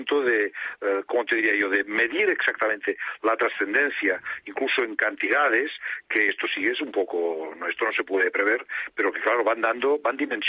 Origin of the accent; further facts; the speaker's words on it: Catalonia, Spain; como ciudadano catalán que soy, y como ciudadano que me siento identificado en grandes en sus grandes líneas con muchas cosas del catalanismo